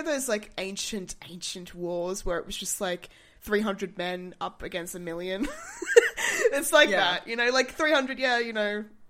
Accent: Australia; born there; It was 21 million when I was born in Australia.

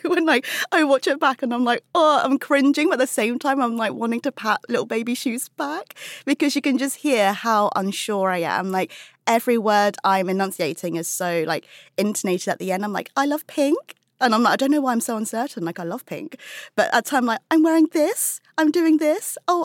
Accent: United Kingdom; parents moved from China to the UK before I was born in search of a better life. I'm really proud of being British-born Chinese. Like many of us, I grew up in restaurants and takeaways

